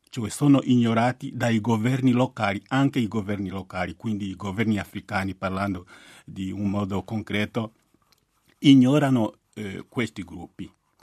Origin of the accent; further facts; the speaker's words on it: Angola; Nei confini tra Angola, il mio paese, e la Namibia